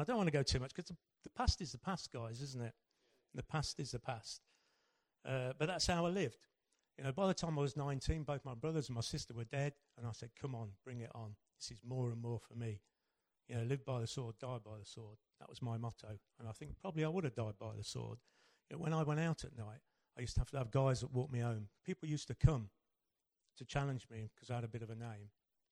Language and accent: English; Hinckley, East Midlands, United Kingdom; now in Milton Keynes, United Kingdom; I come from Milton Keynes, but actually I'm originally born in Hinckley, commonly affectionately known to me as Stinkley. And, you know, I was born and brought up in the same council house there.